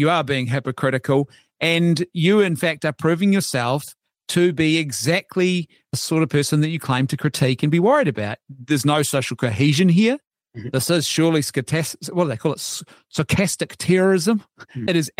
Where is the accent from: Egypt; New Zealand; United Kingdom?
New Zealand; I'm a Kiwi, but my Irish heritage, I'm all for hyperbole and a good, robust debate.